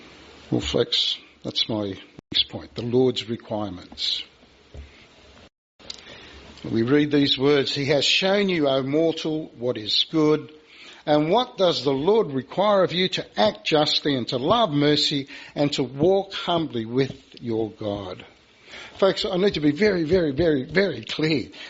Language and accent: English; Australia; And it came to me and I said, I'm from Australia.